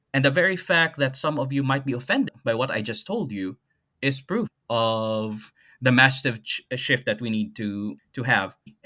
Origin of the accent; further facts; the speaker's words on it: Philippines; moved away as an adult; now in New Zealand; So the long story short, or the short version of this story, is definitely the same as many Filipino immigrants, which is to find a better life financially, primarily, in another country. So New Zealand was a great option for me.